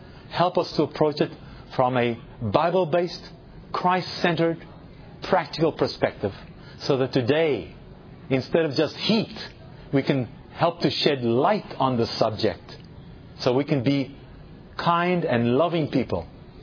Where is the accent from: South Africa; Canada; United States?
South Africa; I grew up in South Africa.